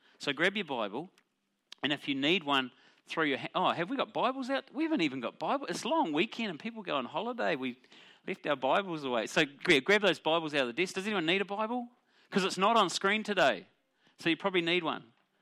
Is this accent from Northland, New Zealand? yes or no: no; Morrinsville, Waikato, New Zealand; So I was born in Morrinsville and lived on a farm out that way, and then lived on a farm in the triangle sort of between Morrinsville, Matamata, and here, then lived in Matamata and then came to Hamilton.